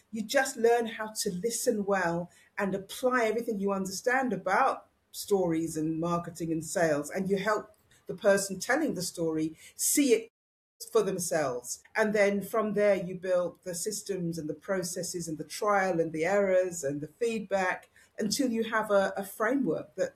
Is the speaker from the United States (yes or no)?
no; United Kingdom; moved away; being British